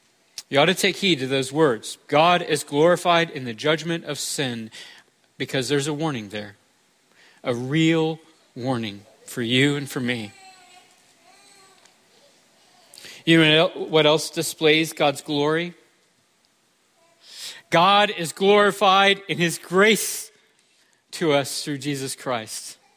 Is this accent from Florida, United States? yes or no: yes; Florida, United States; You have to forgive me. I'm from Florida.